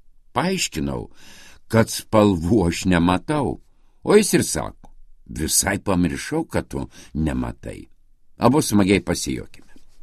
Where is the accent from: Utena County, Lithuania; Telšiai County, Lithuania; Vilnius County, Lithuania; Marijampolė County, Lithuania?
Vilnius County, Lithuania; Vilnius; Esu vilnietė.